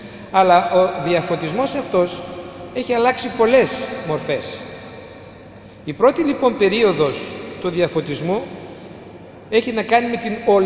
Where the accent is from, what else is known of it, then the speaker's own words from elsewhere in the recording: Macedonia, Greece; Εμείς γεννηθήκαμε, μεγαλώσαμε στην Ελλάδα, ποτιστήκαμε με τη διδασκαλία της Ελλάδος και αυτά πιστεύουμε, αυτά πρεσβεύουμε. Και αν κάποιος μας πει ότι παραδείγματος χάρη δεν είμαστε Μακεδόνες, ούτε αλίμονο.